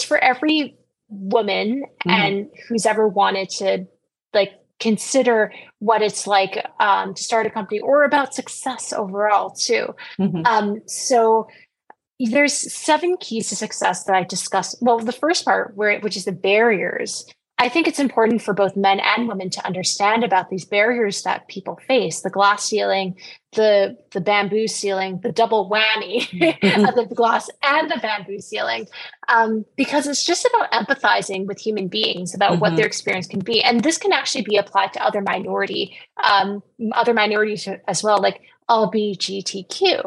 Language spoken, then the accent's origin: English; Canada; oh, I'm from Canada. You know, I was born and raised in Canada, but you're not considered one of the majority.